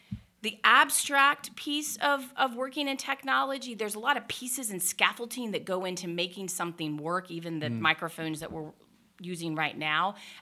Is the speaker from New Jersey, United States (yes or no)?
no; Charlotte, North Carolina, United States; ended up coming back here to Charlotte, which is my hometown, and continue to teach.